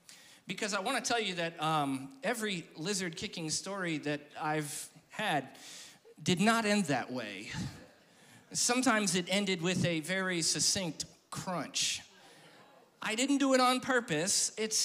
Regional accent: Fellsmere, Florida, United States; I'm from Felsmere, so either I'm going to talk like a redneck or Mexican, or my daughter's Ugandan. So those are the accents that I have.

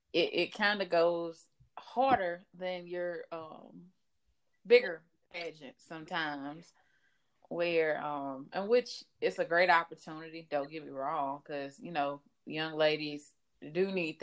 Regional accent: the South, United States; because we're both from the South.

